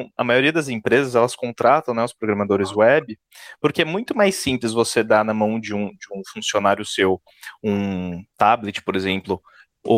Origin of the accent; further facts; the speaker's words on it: São Paulo, Brazil; also born or lived in Ceará; Não, é porque eu sempre vivi aqui em São Paulo, né? Mas eu nasci no Ceará.